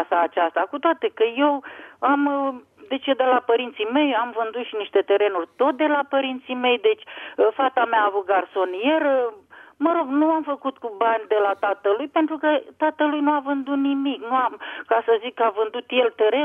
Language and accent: Romanian; Bucharest, Romania; eu sunt din București